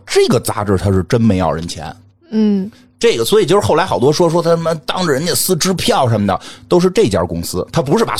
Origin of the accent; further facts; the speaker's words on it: Beijing, China; 必须得替我们北京正一下名，就北京当时有说法，说我们北京人没有人没丢过自行车。